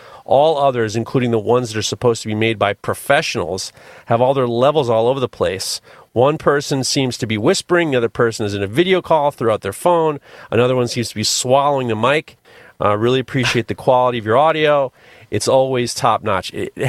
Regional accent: Canada; But being Canadian, I have to say sorry for boring you.

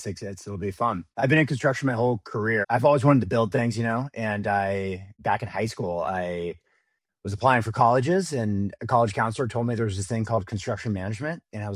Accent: Sacramento, California, United States; And so I grew up in Sacramento.

